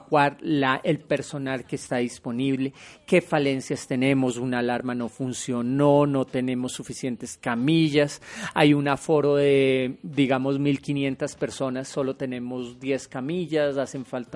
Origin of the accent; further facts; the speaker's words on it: Bogotá, Bogotá D.C., Colombia; Yo creo que como bogotanos es la emergencia más grande.